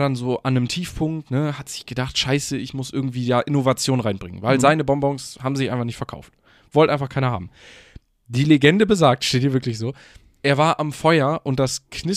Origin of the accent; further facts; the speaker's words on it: Germany; wie heißt es bei uns in Deutschland, so